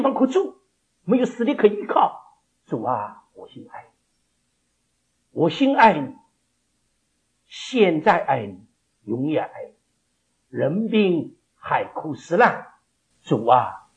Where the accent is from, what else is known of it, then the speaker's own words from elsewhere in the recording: Shanghai, China; 我说我们从上海来的。